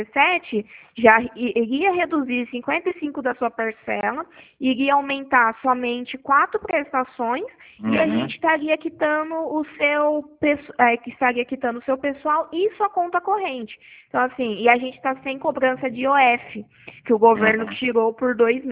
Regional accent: Pirassununga, São Paulo, Brazil; Eu sou de Pirassununga, conhece? Terra da cachaça?

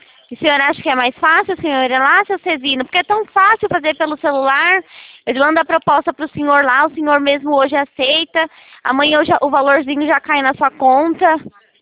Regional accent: Itatiba, São Paulo, Brazil; eu sou de Itatiba

